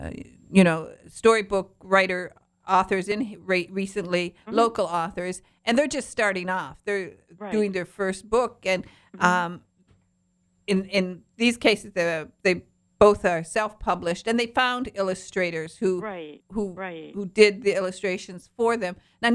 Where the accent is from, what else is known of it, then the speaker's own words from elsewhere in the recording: Michigan, United States; now in Clearwater, United States; I'm from Upper Michigan, from the Upper Peninsula. I'm a Youper. And my brother, who still lives up there, has plenty of snow, lots of snow.